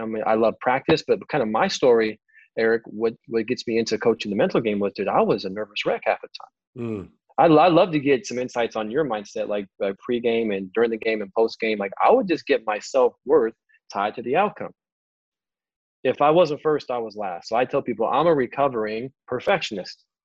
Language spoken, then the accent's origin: English; Puyallup, Washington, United States; So I am from the Northwest, this booming town just south of Seattle called Puyallup, Washington, small town.